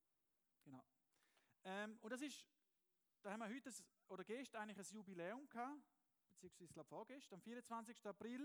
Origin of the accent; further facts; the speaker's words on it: Switzerland; geht das mich als Schweizer, geht mich das als